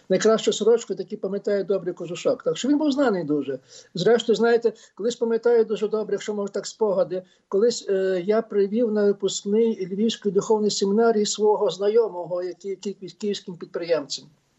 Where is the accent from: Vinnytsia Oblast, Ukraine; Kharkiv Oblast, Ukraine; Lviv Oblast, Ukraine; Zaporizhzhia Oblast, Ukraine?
Lviv Oblast, Ukraine; born there; Стрийщина, я народився в селі, яке 9 кілометрів від Стрия, але це село, яке між Моршином і Стриєм.